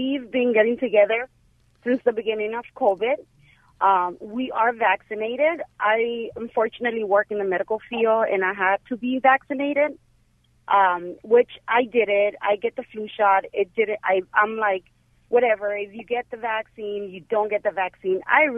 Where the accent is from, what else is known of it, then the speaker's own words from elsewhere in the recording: Honduras; Honduras.